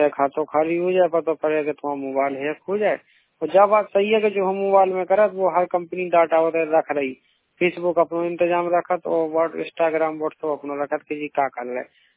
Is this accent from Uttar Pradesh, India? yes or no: yes; Jhansi, Uttar Pradesh, India; हम झांसी से हैंगे।